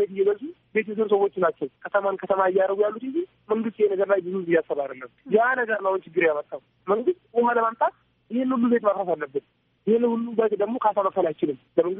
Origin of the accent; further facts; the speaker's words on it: Dire Dawa, Ethiopia; ድሬዳዋ ሲባል የፍቅር ሀገር ነች። የፍቅር ተምሳሌት ነው ድሬዳዋ። እኛም በዛው ነው ያደግነው። ይሄ ሙስሊም ይሄ ክርስቲያን ሳይባል ነው አንድ ልብስ እየለበሰን አብረን እየተጫወትን አብረን ያደግነው።